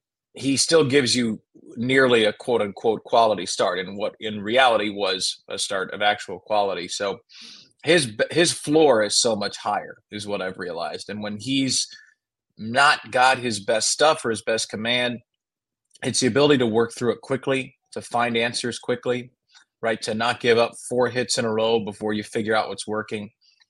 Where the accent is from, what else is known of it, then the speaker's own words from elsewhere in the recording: New York, United States; Man, it's funny growing up in New York. I mean, I grew up a Yankee fan, and same thing.